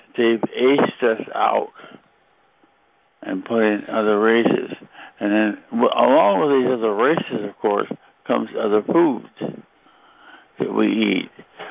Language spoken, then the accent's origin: English; Lemon Grove, California, United States; When I was a kid, I was a young lad, where I grew up at in Lemon Grove